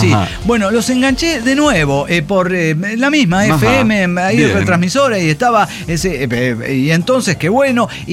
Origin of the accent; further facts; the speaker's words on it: Argentina; uno como argentino